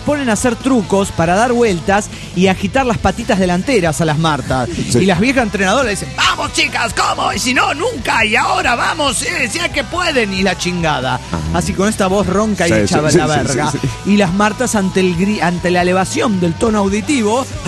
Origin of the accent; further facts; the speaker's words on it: Guadalupe, San José, Costa Rica; De niña vivía en Guadalupe, como a 15 minutos del centro de San José de Costa Rica